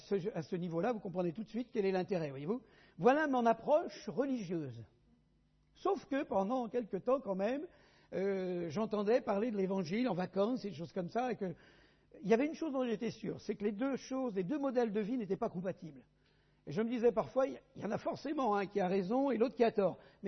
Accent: Île-de-France, France; je suis parisien, né dans la région parisienne, élevé dans la région parisienne

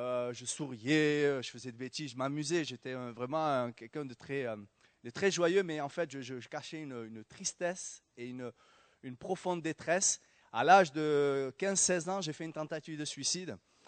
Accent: Toulouse, Occitanie, France; Et j'ai grandi ici, au Mirail

